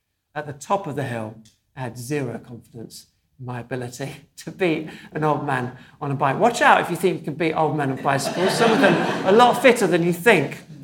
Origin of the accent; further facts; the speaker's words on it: Dunstable, East of England, United Kingdom; I was out on my racing bike in my hometown of Dunstable